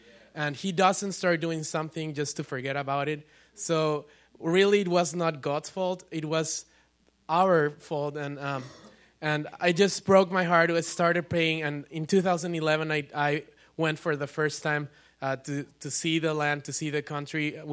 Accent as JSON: {"language": "English", "region": "Mexico City", "country": "Mexico", "also_born_or_lived": "Spain", "said": "I forgot to mention that I'm from Mexico. I was born in Mexico City."}